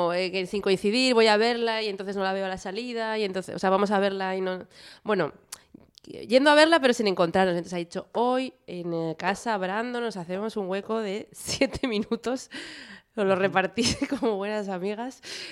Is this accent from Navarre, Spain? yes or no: yes; Pamplona, Navarre, Spain; now in Madrid, Spain; Yo soy de Pamplona.